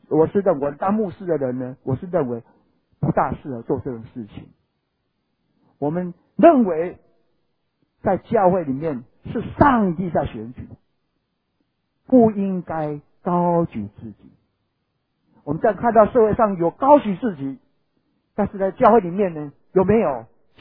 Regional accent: Taiwan; 通常哈，咱台湾人比较避暑哈，我们台湾人都比较避暑一点，对不对？

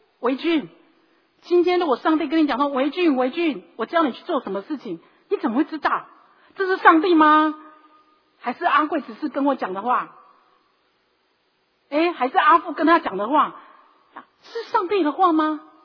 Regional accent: Taiwan; 我们台湾人常常哦

